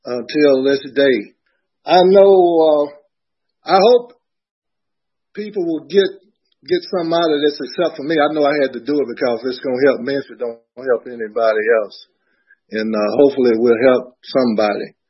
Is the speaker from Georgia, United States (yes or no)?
yes; Roswell, Georgia, United States; also born or lived in Atlanta; I was born in Roswell, Georgia, in downtown Atlanta, where the old Grady Hospital, Hughes Falling, that's the hospital that I was born in. Grew up in Roswell and had four brothers and two sisters.